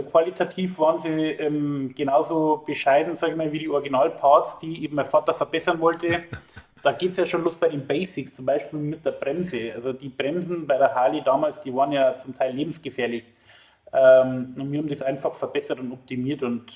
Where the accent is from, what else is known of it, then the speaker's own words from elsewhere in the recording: Königsmoos, Bavaria, Germany; Vorher waren wir in Königsmoos, das war noch Oberbayern. Wie man vielleicht auch meinen Dialekt entnehmen kann.